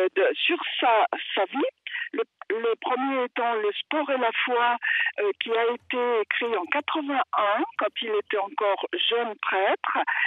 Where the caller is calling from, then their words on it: Chambéry, Auvergne-Rhône-Alpes, France; Je suis de Chambéry, des alentours de Chambéry. Mais on a été pendant longtemps à Aix-les-Bains.